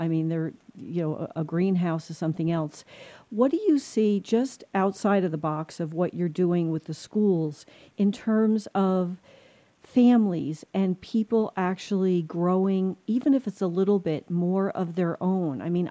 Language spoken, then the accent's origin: English; East Coast, United States; we're here in the Southwest and I come from the East Coast